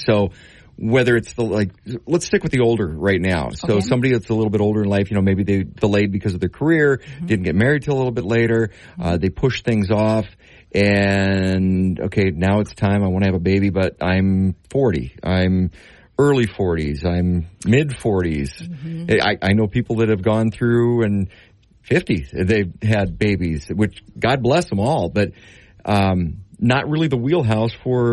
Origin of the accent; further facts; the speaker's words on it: Grand Forks, North Dakota, United States; You know, it's funny because I remember growing up in Grand Forks, and it was like, okay, everybody wanted out.